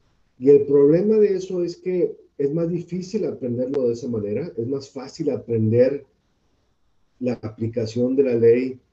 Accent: Monterrey, Nuevo León, Mexico; Yo soy originario de Monterrey y mi papá tenía un negocio

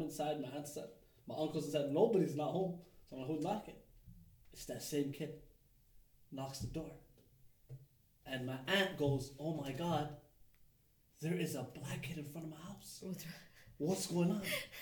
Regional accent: Toronto, Ontario, Canada; And remember, I told you I grew up in Dixon, so I only grew up around Somalis.

